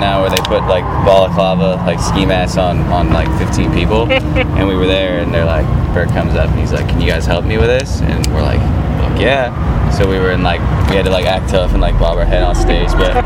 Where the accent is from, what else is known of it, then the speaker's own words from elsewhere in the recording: Los Angeles, California, United States; The rest of us are from California, Los Angeles.